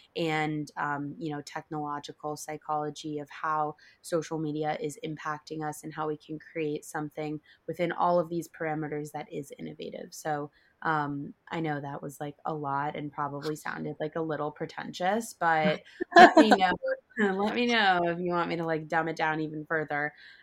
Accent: New York City, New York, United States; I'm 23 years old. I'm from New York City.

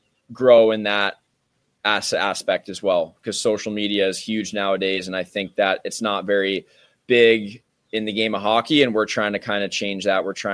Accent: Florida, United States; Basically, hockey wasn't very big when I was growing up in South Florida.

